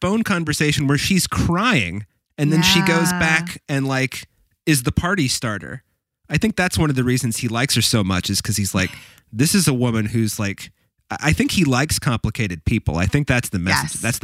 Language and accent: English; Indiana, United States; but I grew up in Indiana where they pretend there are no Jews.